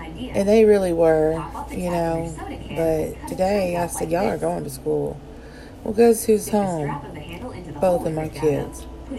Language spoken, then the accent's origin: English; Batesville, Arkansas, United States; I have two kids. I'm from Batesville, Arkansas, and I'm just here telling it like it is.